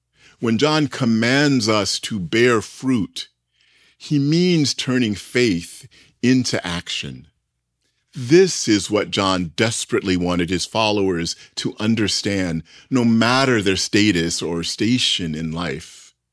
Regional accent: Southern United States, United States; Growing up in the South as a queer Black boy in the 1970s, letting my softness be known was anything but safe.

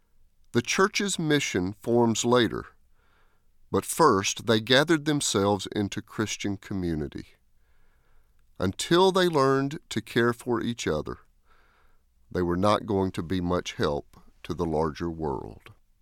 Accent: Doraville, Georgia, United States; When I was growing up in Doraville

